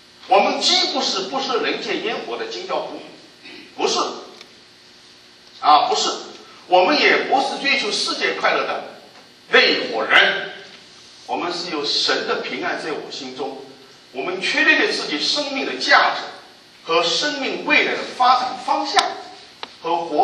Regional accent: China; 我们在国内长大了

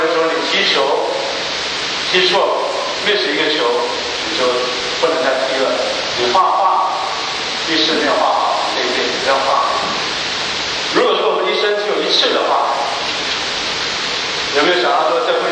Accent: China; 我们中国人，我记得我小时候从来不会说你好

